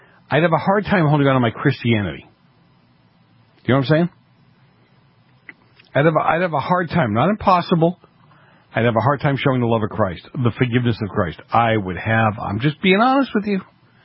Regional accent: Massachusetts, United States; I grew up in Massachusetts. We have a clue.

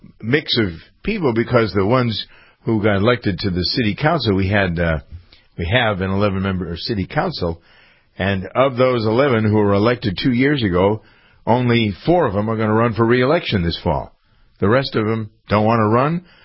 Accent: Framingham, Massachusetts, United States; In Framingham, my hometown, I've lived here all my life.

